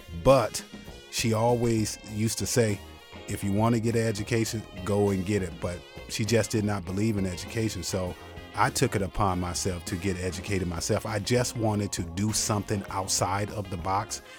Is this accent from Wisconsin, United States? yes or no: yes; Racine, Wisconsin, United States; born there; I was born in Racine, Wisconsin.